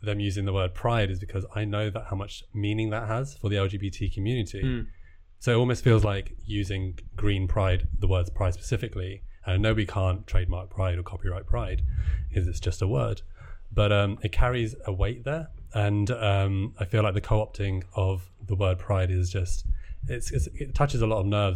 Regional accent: Brighton, South East England, United Kingdom; I'm from Brighton, known for its big gay Brighton Pride.

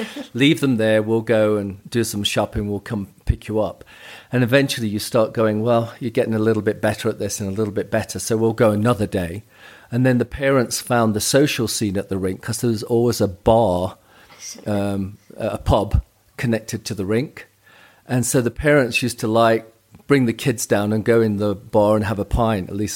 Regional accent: Nottingham, East Midlands, United Kingdom; And I was from Nottingham.

